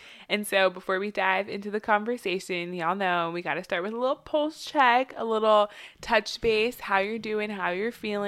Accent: Texas, United States; And growing up in Texas, it can be really bad for people, but I think it's like oak trees.

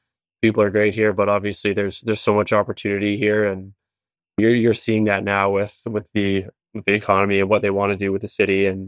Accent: Nanaimo, British Columbia, Canada; Grew up, born and raised in Nanaimo, got a background in hockey.

